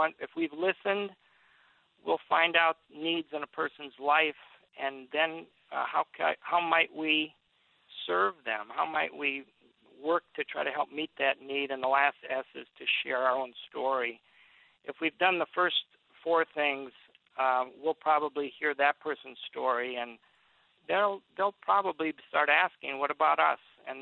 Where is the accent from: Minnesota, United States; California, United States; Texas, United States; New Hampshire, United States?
Minnesota, United States; I grew up in Minnesota, 10,000 lakes. I grew up fishing with my dad and my brother